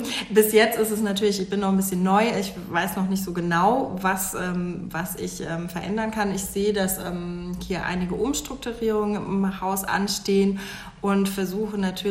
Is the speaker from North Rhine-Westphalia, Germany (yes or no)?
no; Hanau, Hesse, Germany; Ich komme ursprünglich aus Hessen, also ich bin keine Bayerin. Bin aufgewachsen in Hanau, habe dann studiert in Marburg, habe da sehr lange gewohnt und fühle mich auch immer noch sehr verbunden mit der Stadt Marburg.